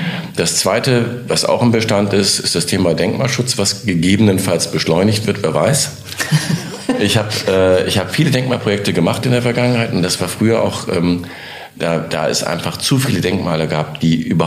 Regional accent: Düsseldorf, North Rhine-Westphalia, Germany; born there; Aus Düsseldorf.

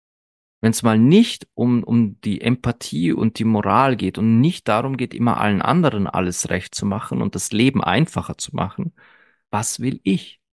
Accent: Austria

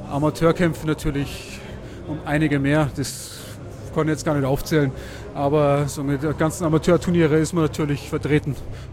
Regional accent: Burghausen, Bavaria, Germany; Genau, ich bin aus Deutschland, Burghausen, direkt an der Grenze zu Österreich. Was ist die nächste? Zwischen Salzburg, Braunau in dem Eck drinnen, da ist Burghausen.

